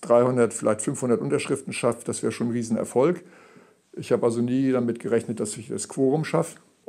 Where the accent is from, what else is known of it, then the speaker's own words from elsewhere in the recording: Germany; Ich bin ja in der DDR aufgewachsen, ich kenne also eine kommunistische Diktatur und bin auch dort verfolgt worden wegen meiner Umweltarbeit durch den Staatssicherheitsdienst.